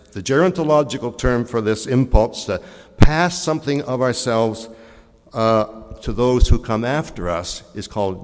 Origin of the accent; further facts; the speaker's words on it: Harvey Station, New Brunswick, Canada; up on Cherry Mountain across from the manse where I grew up in Harvey Station.